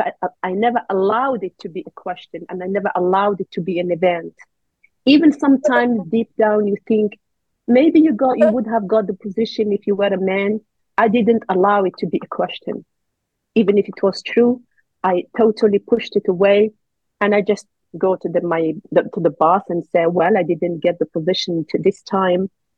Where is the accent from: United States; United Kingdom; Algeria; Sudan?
Algeria; English is a second language; I was born and raised in Algeria, the country between Morocco and Tunisia. It's one of the biggest countries in Africa. I am one of 8 kids. I am one of the 6 girls.